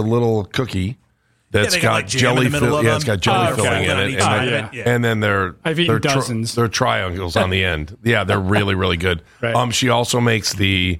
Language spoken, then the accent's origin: English; Cleveland Heights, Ohio, United States; It was the defense mechanism for a second grader growing up in Cleveland Heights.